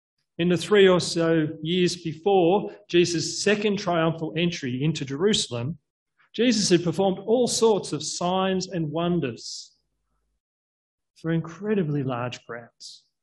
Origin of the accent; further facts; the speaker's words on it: Australia; as an Australian cheering on our Aussie team or our Aussie player.